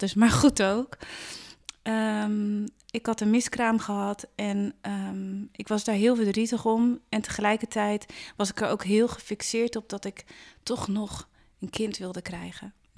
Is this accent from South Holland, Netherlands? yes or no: yes; Dordrecht, South Holland, Netherlands; Dordrecht. Ja, een beetje kwartiertje onder Rotterdam ongeveer.